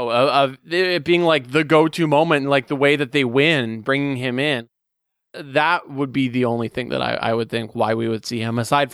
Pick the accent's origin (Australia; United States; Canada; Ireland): Canada; I'm Canadian and I can't get it in Canada.